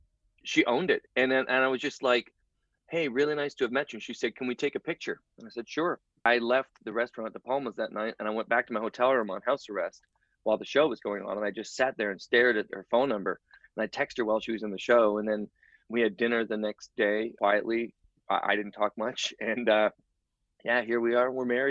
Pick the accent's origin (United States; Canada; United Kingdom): Canada; Hamilton, Ontario; moved away as an adult; now in Vancouver, Canada; So I moved from Ontario, Hamilton, right outside Toronto, all the way to Vancouver when I was 20 years old on about maybe 3 hours notice.